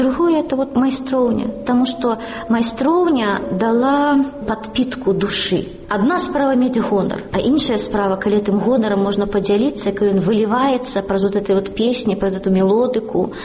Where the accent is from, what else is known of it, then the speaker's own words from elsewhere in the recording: Slonim, Grodno Region, Belarus; moved away as an adult; Я са Слоніма, там нарадзілася, там жыла да 18 гадоў. Хоць я жыла ў горадзе, але мае бацькі пераехалі з вёскі ў горад за 2 гады да майго нараджэння.